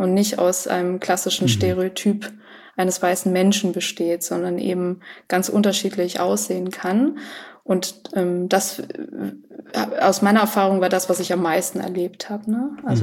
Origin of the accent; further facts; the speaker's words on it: Munich, Bavaria, Germany; Wenn ich dann als Kind gesagt habe, ja, ich komme aus München